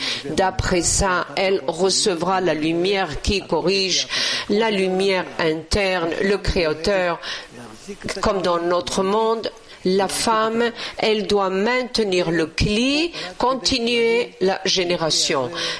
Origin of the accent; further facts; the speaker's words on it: New York, United States; Je viens de New York.